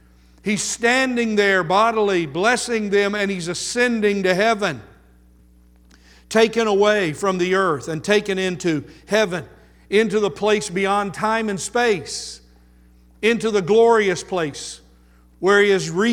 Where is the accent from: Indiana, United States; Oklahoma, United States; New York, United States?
Oklahoma, United States; I grew up in Oklahoma close to Tinker Air Force Base, and many of my friends were military children.